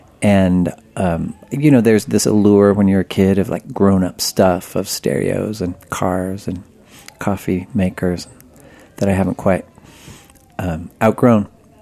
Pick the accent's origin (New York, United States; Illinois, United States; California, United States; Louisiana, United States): California, United States; Well, I grew up in very rural Humboldt County.